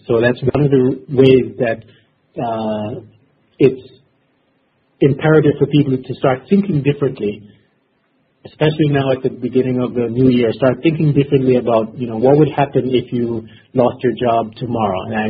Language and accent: English; Jamaica; now in China; Oh, if I didn't mention, I'm originally from Jamaica